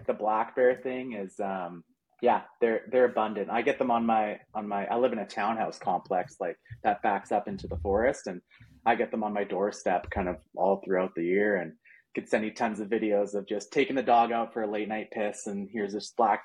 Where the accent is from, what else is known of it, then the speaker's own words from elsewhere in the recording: British Columbia, Canada; And I guess just growing up in British Columbia, just they're just like a normal part of life, right?